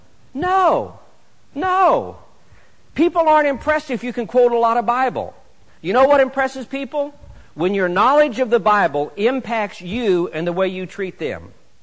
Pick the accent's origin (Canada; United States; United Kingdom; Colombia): United States; Northeast; I don't know if people, if that's because I'm from the Northeast